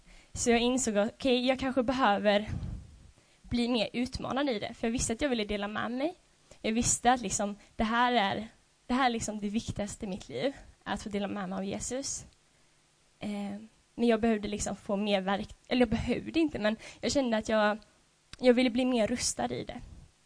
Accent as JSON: {"language": "Swedish", "country": "Sweden", "said": "Vi har så många människor där hemma i Sverige"}